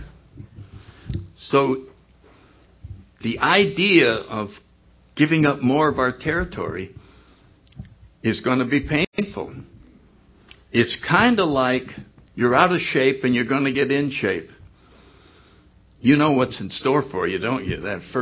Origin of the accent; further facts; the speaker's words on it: Connecticut, United States; I give you 49 states, God. I got Connecticut. I grew up in Connecticut.